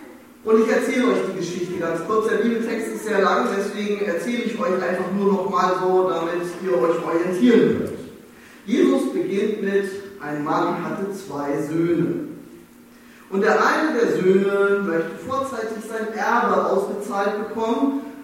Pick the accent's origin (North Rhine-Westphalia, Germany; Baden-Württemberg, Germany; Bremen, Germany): Bremen, Germany; now in Berlin, Germany; ich bin Pastorin in Berlin, aber ich komme ursprünglich aus Bremen und habe in Oldenburg studiert.